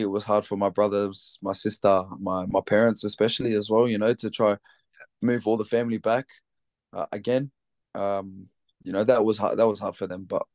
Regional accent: St. Mary's, New South Wales, Australia; So I was born and bred in Western Sydney, Australia, in St. Mary's, this place called St. Mary's, and with my mum, my dad, my older sister and two younger brothers, we all grew up together.

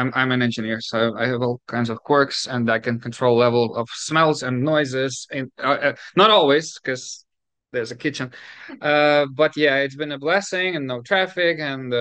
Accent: Ukraine; Not everybody knows this last name. Yeah, I'm from Ukraine.

